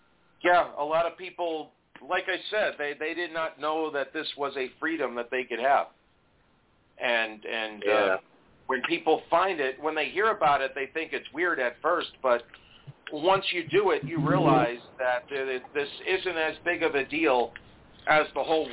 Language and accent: English; New York, United States; now in Las Vegas, United States; Yeah, I'm originally from New York. I'm in Las Vegas now